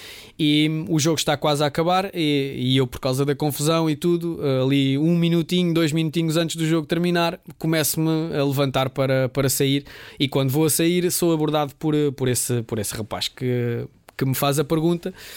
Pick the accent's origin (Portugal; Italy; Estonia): Portugal; Lisbon; Embora eu nasci e cresci em Chelas, nunca tive aquele receio de dizer